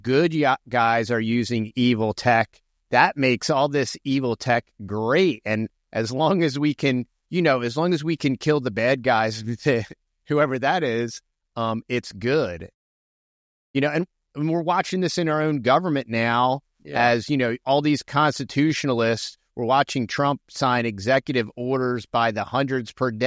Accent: United States; Yeah, and as an American, what makes this conversation more important to me

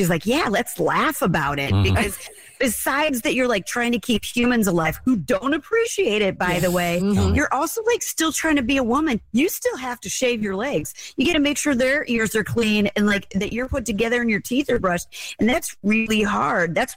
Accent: Nebraska, United States; We're from Nebraska originally. Not our first rodeo.

